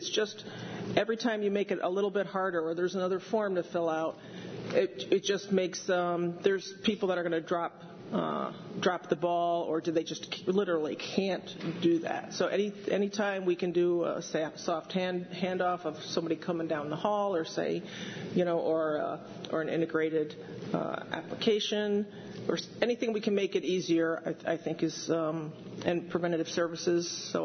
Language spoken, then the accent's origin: English; Albany, New York, United States; I come from Albany, where you could go to one building and you could get services for the aging